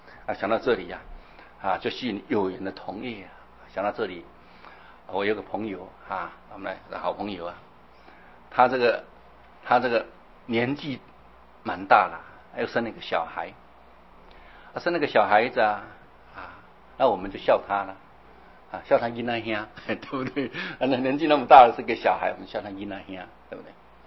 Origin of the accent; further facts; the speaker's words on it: China; 所以我们中国人也有一点道理